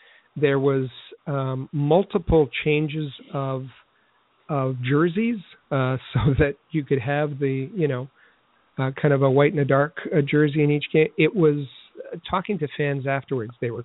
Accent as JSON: {"language": "English", "town": "Montreal", "region": "Quebec", "country": "Canada", "said": "I said I was from Montreal."}